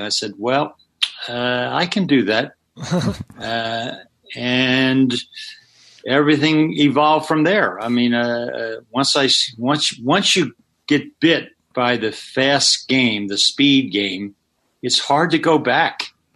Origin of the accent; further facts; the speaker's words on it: Philadelphia, Pennsylvania, United States; Yeah, I'm I was born and raised in Philly. I, went to high school there.